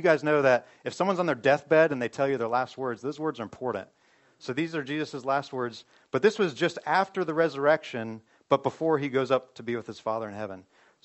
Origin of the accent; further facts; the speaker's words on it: Georgia, United States; And, you know, I was from Georgia and from this, you know, from the city there, and never heard about the world